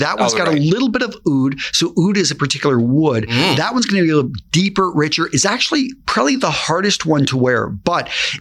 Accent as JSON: {"language": "English", "town": "Midland", "region": "Texas", "country": "United States", "tie": "born or raised there", "also_born_or_lived": "Oxnard", "said": "I was raised pretty much in Midland, Texas. Midland, okay. Odessa, that area, small town outside of Midland called Greenwood. So I'd grown up in small towns"}